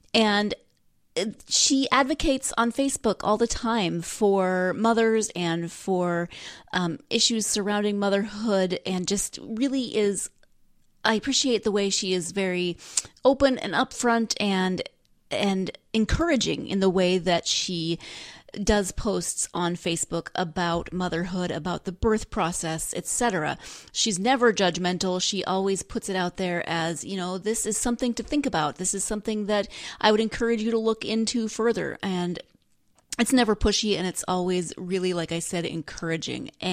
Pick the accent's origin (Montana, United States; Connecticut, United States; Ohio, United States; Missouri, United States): Montana, United States; I know Jennifer from my hometown in Montana. So for such a tiny little rural place, it really has produced some amazingly awesome people.